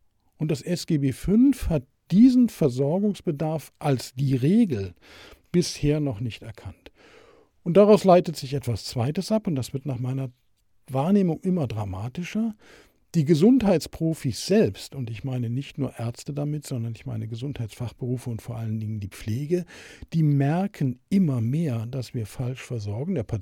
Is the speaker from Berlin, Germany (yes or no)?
yes; Berlin, Germany; weil ich es gewissermaßen selbst miterlebt habe als Berliner